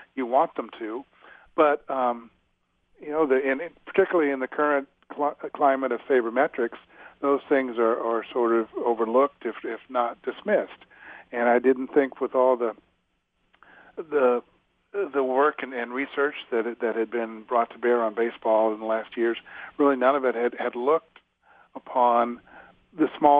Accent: St. Louis, Missouri, United States; also born or lived in Kirksville; I grew up in St. Louis, and then when I was in high school, we moved to a small town in northern Missouri, Kirksville, and had a daily paper

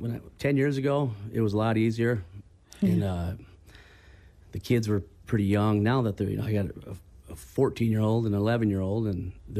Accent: Watertown, South Dakota, United States; growing up in Watertown and then going to school in Spearfish for college and then going to Wyoming and then come back to Rapid City

